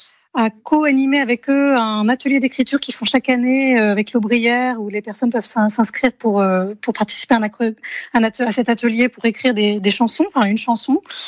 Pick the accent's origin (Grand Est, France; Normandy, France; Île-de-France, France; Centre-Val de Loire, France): Centre-Val de Loire, France; Tours; also born or lived in England; Oui, alors je suis partie de Tours, je suis allée vivre en Angleterre, je suis toujours revenue finalement.